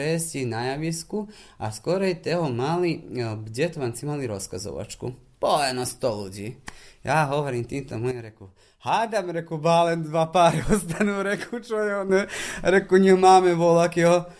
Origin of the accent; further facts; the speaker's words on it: Vojvodina, Serbia; že sme Slováci ze Srbska, ale najvyššie, čo všetci boli to, keď nás oni oslova Srbi. OK, to je pravda, tu sme sa narodili